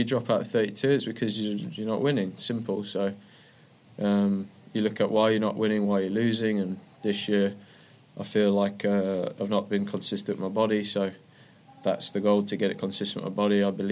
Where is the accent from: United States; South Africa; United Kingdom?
United Kingdom; It's always nice to be British number one, of course.